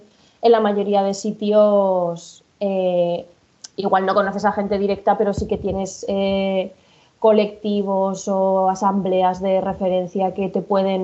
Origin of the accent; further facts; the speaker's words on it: Zaragoza, Aragon, Spain; Yo soy de Zaragoza, claro, siempre he vivido en Zaragoza.